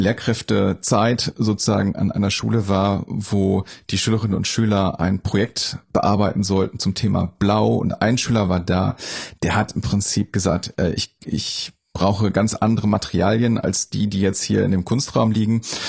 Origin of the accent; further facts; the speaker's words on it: North Rhine-Westphalia, Germany; Hier in Ostwestfalen-Lippe, wo ich herkomme